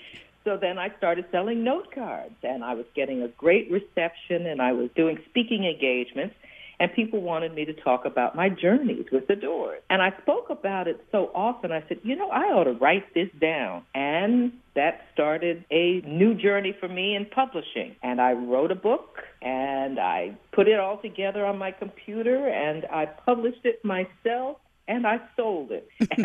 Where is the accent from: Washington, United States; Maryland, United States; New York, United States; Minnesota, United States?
New York, United States; We have so many pictures of growing up in New York that my daddy took